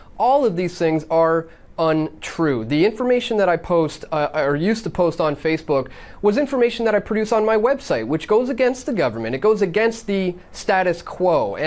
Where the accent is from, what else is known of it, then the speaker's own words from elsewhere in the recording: Canada; I'm Canadian. My channel is Canadian.